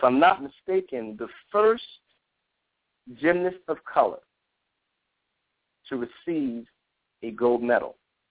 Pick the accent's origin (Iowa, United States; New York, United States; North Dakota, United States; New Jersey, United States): New Jersey, United States; New Jersey, moved out to Piscataway, we moved to Westfield, we moved to Highland Park, et cetera. I'm from Jersey.